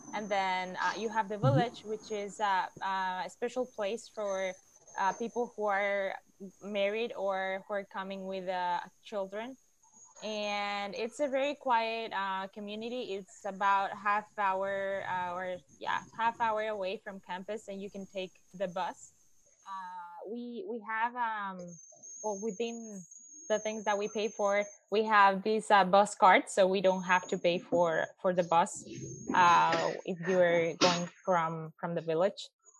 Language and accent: English; Colombia; I'm from Colombia.